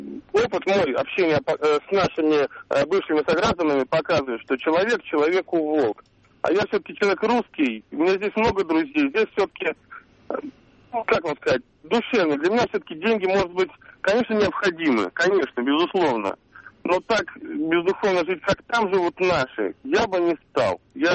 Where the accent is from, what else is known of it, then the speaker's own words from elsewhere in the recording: Saint Petersburg, Russia; я из Санкт-Петербурга.